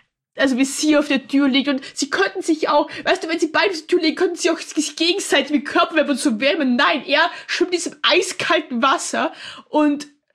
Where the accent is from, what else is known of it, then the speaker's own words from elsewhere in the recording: Austria; Ja, gut, ich komme aus Österreich.